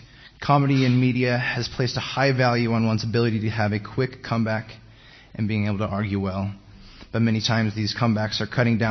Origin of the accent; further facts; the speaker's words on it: Portland, Oregon, United States; I grew up in Portland, Oregon, and I'm a junior at Life right now.